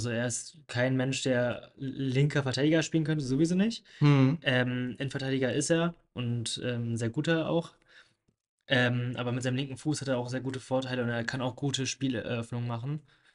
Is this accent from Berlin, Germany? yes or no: yes; Berlin, Germany; als Berliner